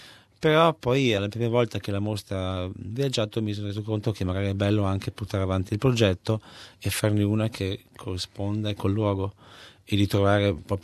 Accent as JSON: {"language": "Italian", "town": "Merano", "region": "Trentino-Alto Adige", "country": "Italy", "tie": "born or raised there", "said": "ho fatto un apprendistato quando avevo 14 anni, nella mia città natale di Merano"}